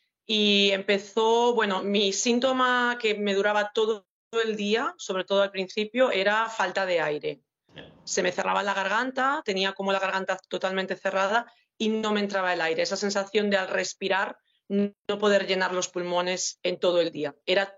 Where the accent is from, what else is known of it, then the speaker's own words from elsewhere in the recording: Pontevedra, Galicia, Spain; Sí, soy de Pontevedra.